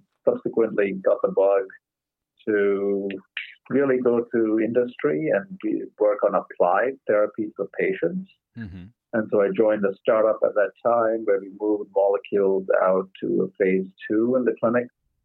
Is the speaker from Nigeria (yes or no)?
no; India; moved away as an adult; now in United States; I'm originally from India, moved here a while ago after finishing my undergrad and went to school at Duke University and got a PhD in pharmacology from Emory down in Atlanta. And subsequently moved up to the Boston area